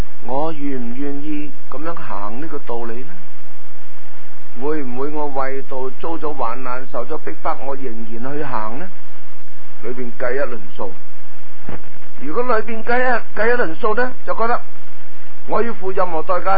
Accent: China; 我哋中国人都用噶

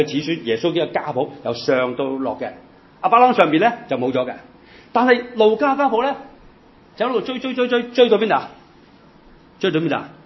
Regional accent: China; 如果我哋中国人可能系祠堂啦

